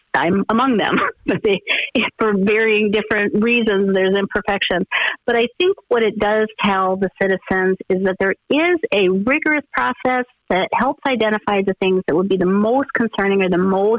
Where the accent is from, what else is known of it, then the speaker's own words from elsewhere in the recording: Bemidji, Minnesota, United States; I'm from this area. I grew up in Bemidji. I went to high school in Bemidji, go Lumberjacks.